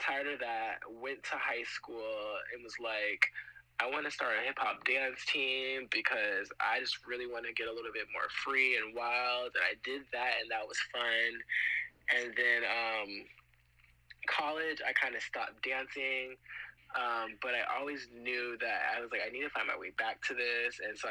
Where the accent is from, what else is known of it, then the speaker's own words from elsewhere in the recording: the South, United States; I'm from the South, you know, so it's either like they only know two genders